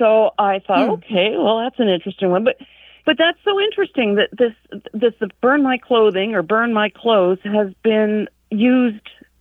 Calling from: Nome, Alaska, United States; I'm calling in from Nome, Alaska.

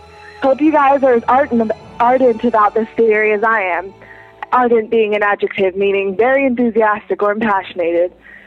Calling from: Pennsylvania, United States; Hey, MuggleCasters. … from Pennsylvania.

